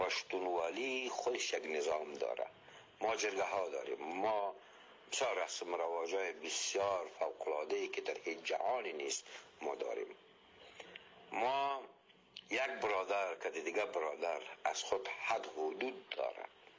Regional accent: Afghanistan; کلی ما افغان هستیم

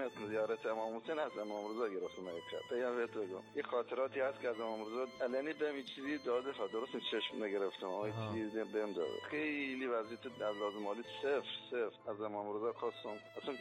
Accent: Bushehr, Iran; از بوشهرم.

